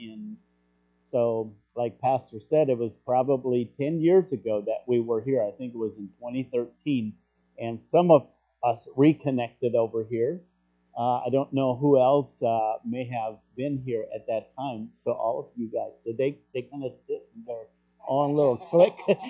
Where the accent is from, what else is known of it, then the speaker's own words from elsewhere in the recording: Ashland, Ohio, United States; from Ashland, Ohio. It's about 12 hours from here